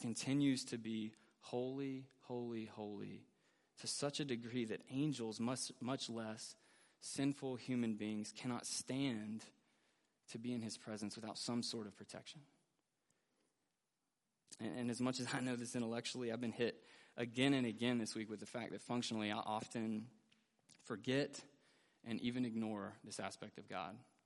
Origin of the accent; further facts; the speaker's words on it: Weaverville, United States; growing up in Weaverville, woe was not really a word I heard a lot in everyday conversation